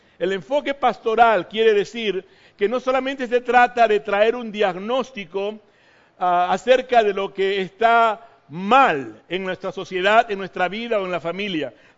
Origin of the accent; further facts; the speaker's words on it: Peru; soy peruano … mi apellido es descendencia alemán, pero de corazón soy mexicano.